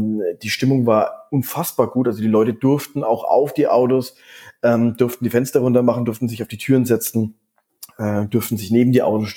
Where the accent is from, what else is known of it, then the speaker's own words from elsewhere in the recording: Erlangen, Bavaria, Germany; Die kamen ja aus dem Ort, wo ich aufgewachsen bin, aus Erlangen.